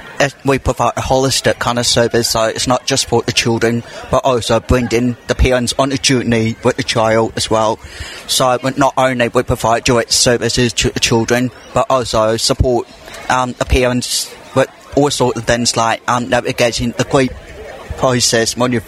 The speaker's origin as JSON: {"language": "English", "country": "New Zealand", "tie": "born there", "said": "I was born in New Zealand"}